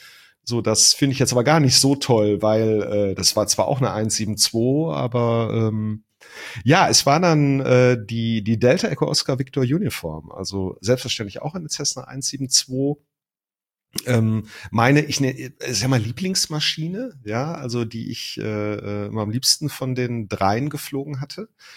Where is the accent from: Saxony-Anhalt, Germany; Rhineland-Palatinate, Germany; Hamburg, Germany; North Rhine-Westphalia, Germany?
North Rhine-Westphalia, Germany; wie man das bei uns im Ruhrpott sagt